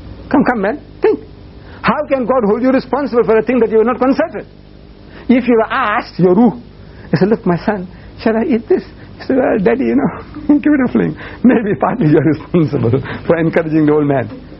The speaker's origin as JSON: {"language": "English", "country": "India", "tie": "born or raised there"}